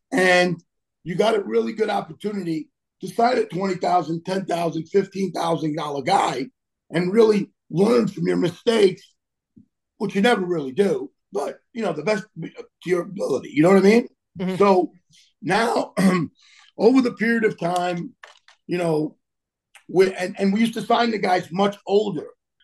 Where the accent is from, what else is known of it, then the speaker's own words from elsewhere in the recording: Bronx, New York, United States; I grew up in the Bronx and, you know, I played with a lot of ball with a lot of Spanish guys.